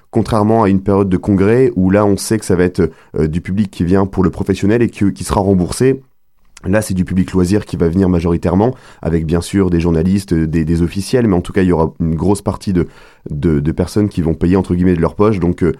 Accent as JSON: {"language": "French", "town": "Lille", "region": "Hauts-de-France", "country": "France", "tie": "born or raised there", "said": "Moi, je suis lillois depuis tout le temps, hein"}